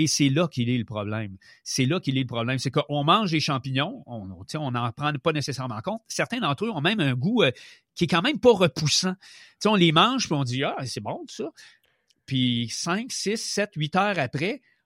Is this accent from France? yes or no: no; Canada; On ne le trouve encore qu'à de très rares endroits chez nous au Canada, dont la Colombie-Britannique.